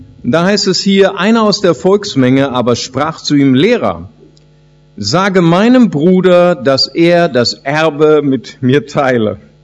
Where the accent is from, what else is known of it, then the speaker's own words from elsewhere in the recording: Germany; also born or lived in Brazil; Ich bin ja geboren in Brasilien, bin dann als kleines Kind nach Deutschland gekommen.